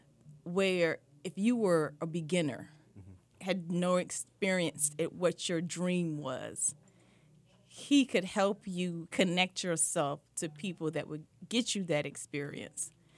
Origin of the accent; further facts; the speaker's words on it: South Carolina, United States; I grew up in South Carolina.